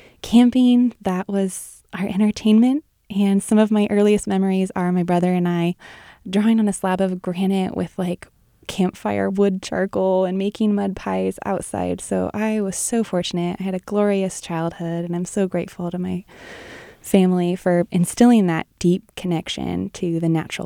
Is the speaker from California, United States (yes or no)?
yes; Pleasant Valley, California, United States; I grew up in Pleasant Valley, which is a small town in El Dorado County in the Sierra Nevada foothills.